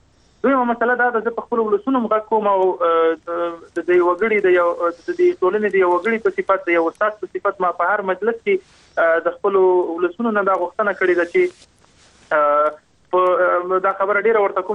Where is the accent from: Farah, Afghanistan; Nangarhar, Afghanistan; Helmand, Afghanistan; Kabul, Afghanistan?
Nangarhar, Afghanistan; زه د ننګرهار د یو فرد په حیث باندې د خپل وګړو نه په دې برخه کې مننه کوم